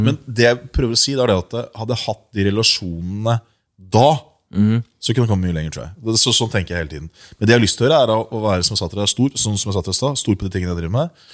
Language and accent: Norwegian; Asker, Akershus, Norway; Borgen kommer jeg fra. Huldreveien i Asker.